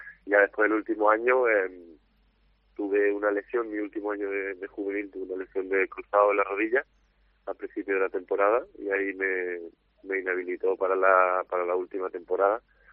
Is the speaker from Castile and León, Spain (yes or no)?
no; Málaga, Andalusia, Spain; now in Chile; Yo soy malagueño, hijo de padre español y madre chilena.